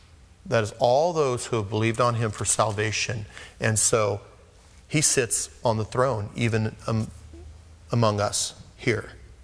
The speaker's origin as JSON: {"language": "English", "town": "Porterville", "region": "California", "country": "United States", "tie": "born or raised there", "said": "I remember the summer days growing up in Porterville."}